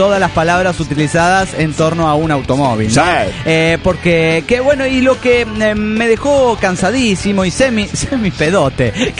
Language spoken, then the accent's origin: Spanish; Delicias, Chihuahua, Mexico; now in Ciudad Juárez, Mexico; Hora de vacaciones en mi ciudad natal, Delicias, Chihuahua.